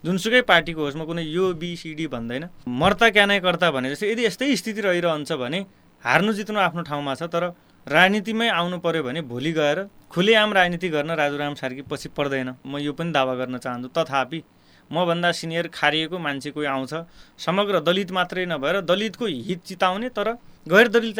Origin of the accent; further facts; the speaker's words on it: Sirkot, Sudurpashchim Province, Nepal; बैतडी हो फेरि हाम्रो बैतडी सिरकोट हो